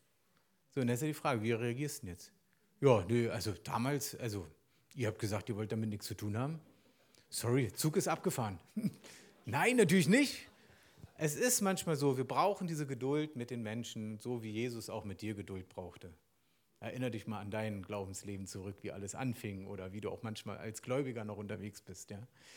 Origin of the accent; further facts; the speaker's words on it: East Germany, Germany; als Ossi und dann auch noch, oh, 2 Mauern in deinem Leben sind gefallen.